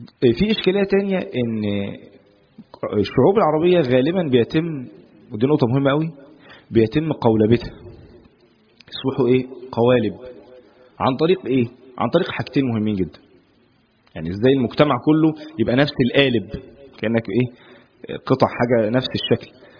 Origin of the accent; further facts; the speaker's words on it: Egypt; اللي ده موجود في كل الدول على فكره مش بس عندنا في مصر